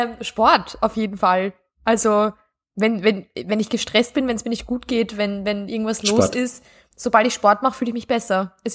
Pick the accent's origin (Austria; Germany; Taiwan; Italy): Austria; also ich bin ja am Land aufgewachsen, 2 Stunden entfernt von Wien mit dem Zug und bin 3-mal in der Woche dafür, nur fürs Tanzen, nach Wien gependelt, nach der Schule.